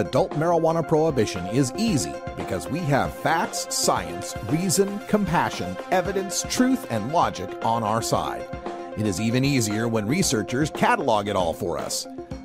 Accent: Idaho, United States; My home state is Idaho.

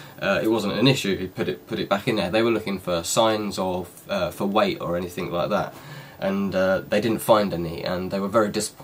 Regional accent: England, United Kingdom; I thought, you know, if they find out I'm English, they might start interrogating me

